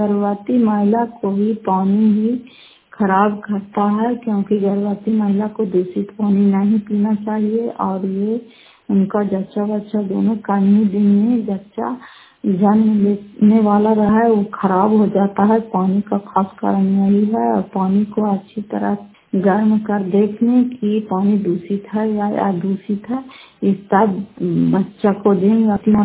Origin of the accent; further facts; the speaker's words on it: Fatehpur, Bihar, India; घर फतेहपुर, पंचायत मकरौटा, जिला नालंदा, कराय पसरा ब्लॉक की निवासी हूँ।